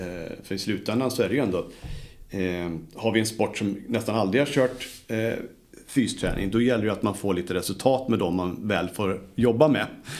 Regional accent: Sweden; moved away as an adult; när jag började hemma i Sverige, om man säger så, när jag började i USA så var det 98 då

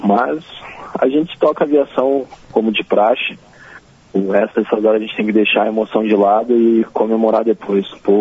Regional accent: Rio Grande do Sul, Brazil; Nós que somos naturais do Rio Grande do Sul

